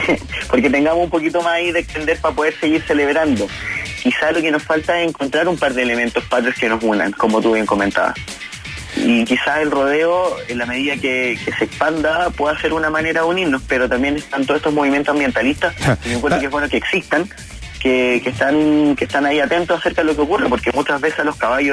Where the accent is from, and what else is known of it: Chile